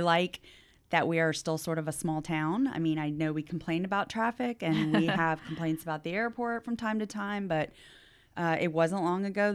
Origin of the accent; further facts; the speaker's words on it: Tallahassee, Florida, United States; I grew up in Tallahassee. My parents are still in the house I lived in on Marion Avenue over in Benton Hills. I went to school at all the schools along Miccosukee, Kate Sullivan, Cobb, Leon.